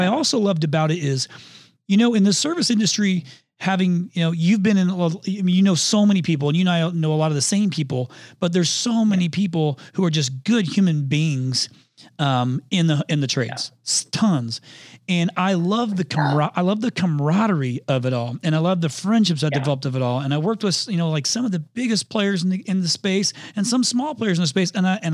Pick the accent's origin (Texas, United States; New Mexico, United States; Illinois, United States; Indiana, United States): Indiana, United States; I'm from Indiana. Like you cut a hole in the ice and you jump in the lake.